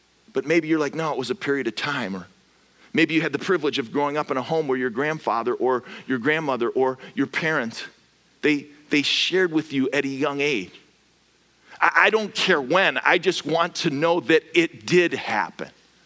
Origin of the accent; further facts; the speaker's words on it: Midwest, United States; I think I learned it from my dad growing up in the Midwest